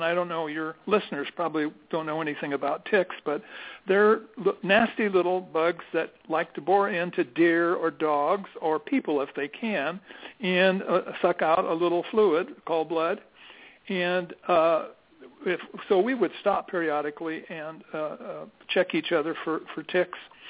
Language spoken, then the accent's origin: English; Grants Pass, Oregon, United States; also born or lived in San Francisco; Prior to that, we're living in San Francisco up on Hyde Street, and Dad decides it's time to get out of San Francisco. It was during the war, and we moved to Grants Pass, where his parents were living.